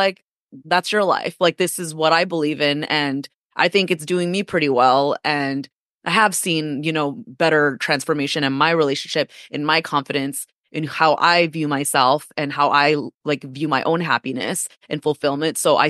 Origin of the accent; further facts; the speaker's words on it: United States; So I'm Filipino American, first generation, which obviously is a huge reason why I decided to work with you